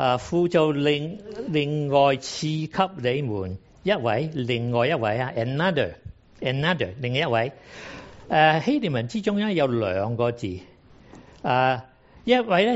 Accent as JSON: {"language": "Cantonese", "country": "China", "said": "譬如我哋中國人咧，法文同中文唔同啊"}